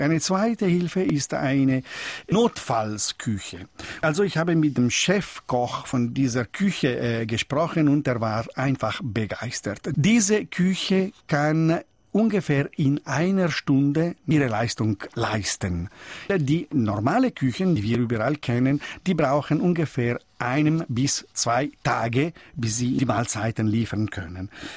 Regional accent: Switzerland; als Schweizer

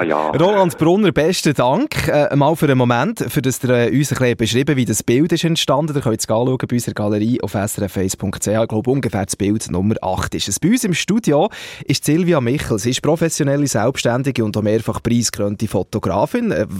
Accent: Bern, Switzerland; wir als Berner, wir haben noch Geduld.

